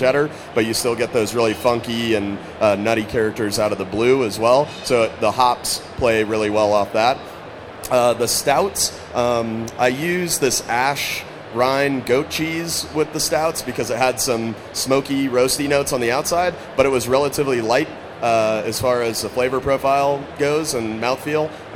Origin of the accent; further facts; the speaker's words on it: San Diego, California, United States; I grew up in San Diego, so I like spicy stuff. You know, we grew up close to Mexico.